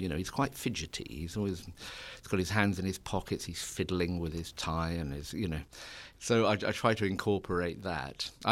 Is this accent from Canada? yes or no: no; Yorkshire and the Humber, United Kingdom; accent: Yorkshire; I'm not quite so accurate with my Yorkshire accent for American audiences, just for terms of clarity, really, and being understood.